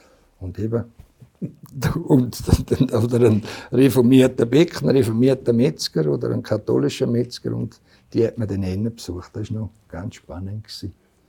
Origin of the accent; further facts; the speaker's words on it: Altstätten, St. Gallen, Switzerland; Ich bin in Altstädte aufgewachsen, mit 3 Brüdern und einer Schwester, mit einem Haufen Onkel und Tanten.